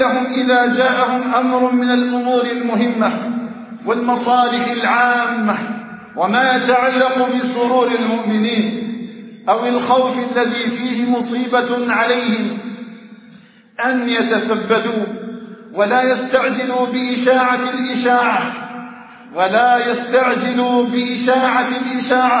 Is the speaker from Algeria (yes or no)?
yes; Algeria; اللهم احفظ بلادنا الجزائر من كل سوء